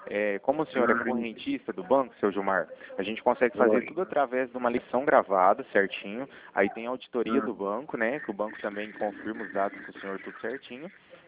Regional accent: Cornélio Procópio, Paraná, Brazil; eu sou do Cornélio Procópio, no Paraná

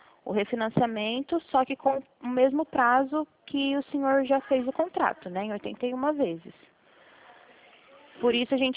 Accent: Presidente Prudente, São Paulo, Brazil; Eu sou de Presidente Prudente, São Paulo.

